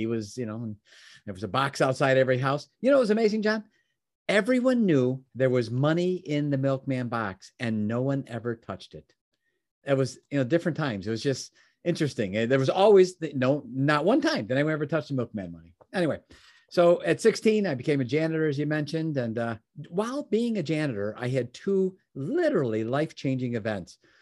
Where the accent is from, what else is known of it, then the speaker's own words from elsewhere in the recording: Oak Brook, Illinois, United States; And, you know, and I was from Chicagoland area, world headquarters of McDonald's was there. And I lived in actually the same town where the world headquarters was, Oak Brook.